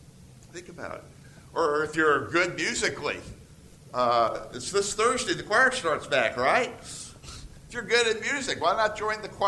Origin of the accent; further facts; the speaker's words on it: Macon, Georgia, United States; also born or lived in Philadelphia; then I spent 10 years in Philadelphia, and then felt a call that God was taking me back to my hometown of Macon, Georgia